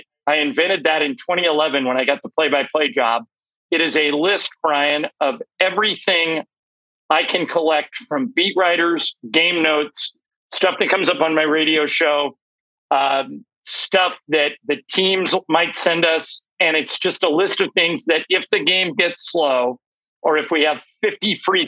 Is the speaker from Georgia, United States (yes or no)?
no; Los Angeles, California, United States; and then I got here to LA, which is my hometown, in 1995.